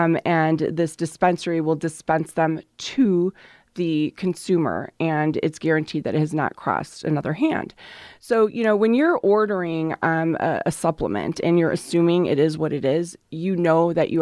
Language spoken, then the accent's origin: English; Crystal Lake, Illinois, United States; I'm from the Woodstock, Crystal Lake area.